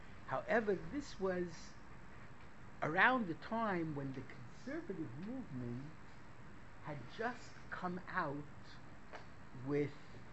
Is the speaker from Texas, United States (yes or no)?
no; Brooklyn, New York, United States; I mean, I was a kid from Brooklyn who didn't know from, the only elevators that we had were creaky